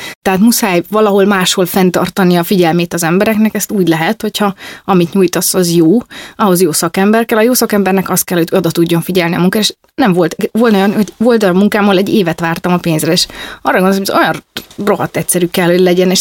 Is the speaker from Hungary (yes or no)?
yes; Hungary; Igen, hogy eljöttek Romániából, és feláldozták a saját karrierjüket azért, hogy én itt magyarként itt teljesedjek ki.